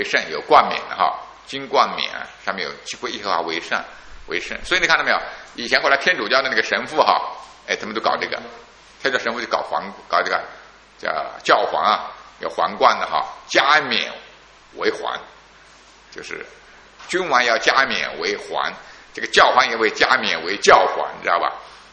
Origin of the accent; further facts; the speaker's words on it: Jiangsu, China; 在我们老家江苏那边，基本上是他们一个礼拜洗一次